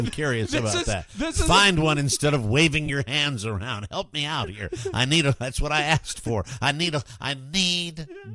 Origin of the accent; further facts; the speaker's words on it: Texas, United States; It has a deeper meaning. I'm from Texas.